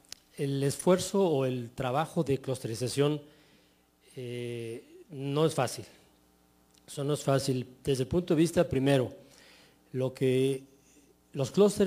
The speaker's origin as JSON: {"language": "Spanish", "country": "Mexico", "said": "lo que como mexicanos estamos muy acostumbrados ya hace mucho tiempo."}